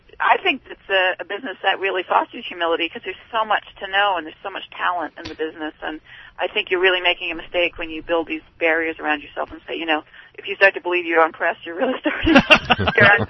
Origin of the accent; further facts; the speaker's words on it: Princeton, New Jersey, United States; born there; I was born in Princeton, New Jersey. My father taught there.